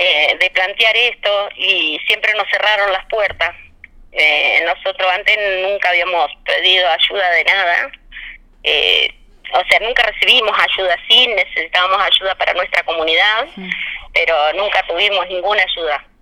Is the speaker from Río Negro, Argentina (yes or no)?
yes; Catriel, Río Negro, Argentina; nuestra comunidad es muy conocida, nos conocen todos porque somos de Catriel, así que Catriel no es una ciudad muy grande